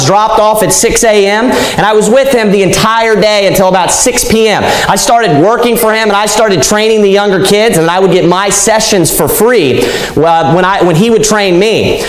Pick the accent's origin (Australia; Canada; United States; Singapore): United States; Kentucky; I'm from Northern Kentucky. I'm from like Greater Cincinnati area.